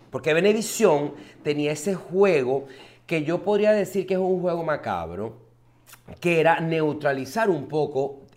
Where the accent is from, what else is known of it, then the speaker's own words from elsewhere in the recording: Venezuela; Entonces nosotros, como buenos venezolanos, llegamos y acabamos con los bares de Turquía.